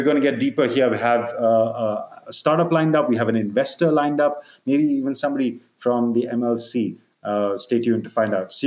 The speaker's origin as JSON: {"language": "English", "country": "India", "said": "And you're not just saying that because I'm Indian."}